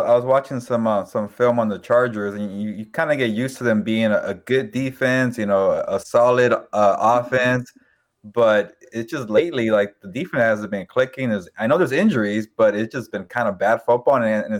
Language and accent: English; Los Angeles, California, United States; I grew up in Los Angeles though. So when they told me there was a position to be the full-time beat writer, the number one guy, going back home, I was like, okay, I'll jump on that.